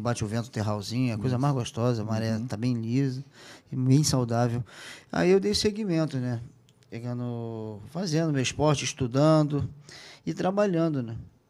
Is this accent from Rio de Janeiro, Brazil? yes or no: yes; Rio de Janeiro, Brazil; Sim, nasci aqui em Botafogo